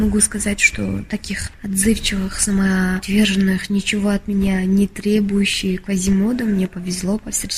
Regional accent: Tashkent, Uzbekistan; мой родной город Ташкент, как она скучает по Андалусии, так и я скучаю по родному дому.

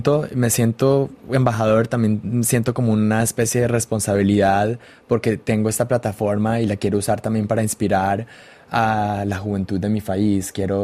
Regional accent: Colombia; en ese momento tenía 25 años y tenía mucho, mucho, como decimos en Colombia, que me faltaba mucho pelo para la moña

